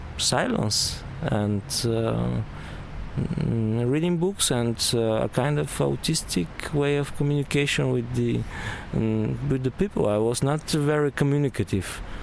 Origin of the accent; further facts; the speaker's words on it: Montana, Montana Province, Bulgaria; when I was 15, in my hometown called Montana. It's very funny because actually it had a kind of a socialist name and they wanted to change it